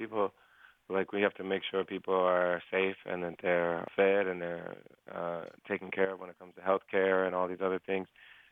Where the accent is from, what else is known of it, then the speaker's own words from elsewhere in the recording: Ohio, United States; Oh, yeah, my hometown in Ohio.